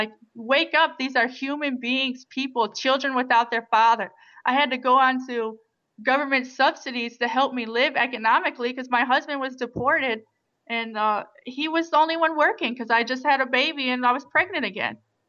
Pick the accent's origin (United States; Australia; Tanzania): United States; I'm not Mexican. I'm American. I want to be here in America.